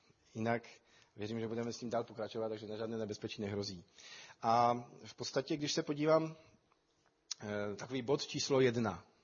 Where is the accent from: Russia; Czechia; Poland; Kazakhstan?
Poland; Czech is a second language; now in Czech Republic; A spíš bych si dokázal jako, nebo tvrdit jako Polák, že v podstatě tady je to snadnější.